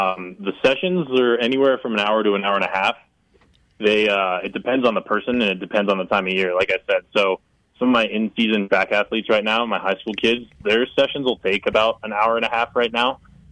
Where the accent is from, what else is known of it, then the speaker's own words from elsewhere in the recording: Evergreen, Colorado, United States; I went to high school up in Evergreen, Colorado, at Clear Creek High